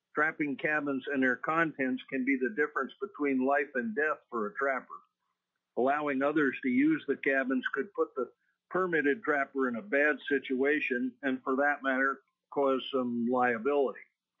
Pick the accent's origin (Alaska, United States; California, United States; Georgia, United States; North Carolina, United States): Alaska, United States; Fairbanks; I'm from Fairbanks.